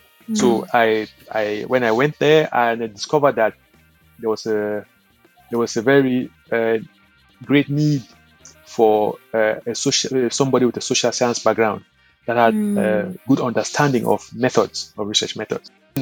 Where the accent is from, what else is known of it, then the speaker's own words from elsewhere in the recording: Anglophone Cameroon, Cameroon; born there; I was born in Cameroon, in the English-speaking part of Cameroon. I was a former British protectorate.